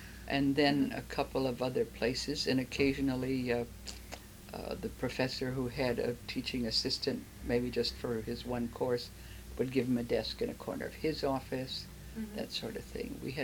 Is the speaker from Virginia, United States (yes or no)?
no; Medford, Wisconsin, United States; born there; Oh, I was born in Taylor County, Wisconsin, Medford, Taylor County, Wisconsin. November 26, 1912. I will soon be 73 years old.